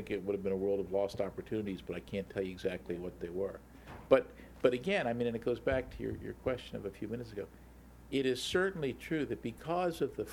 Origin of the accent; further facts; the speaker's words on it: United States; It's an honorary knighthood because I'm American, but yes, I was.